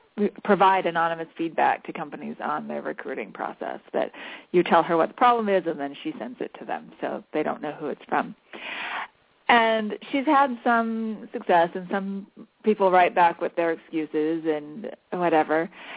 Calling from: Basel, Basel-Stadt, Switzerland; I am calling in from beautiful Basel, Switzerland.

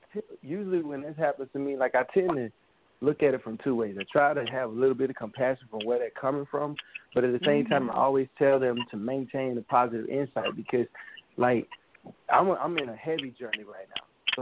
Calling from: Hollywood, California, United States; Hi, what's going on? … in the mix, hailing out

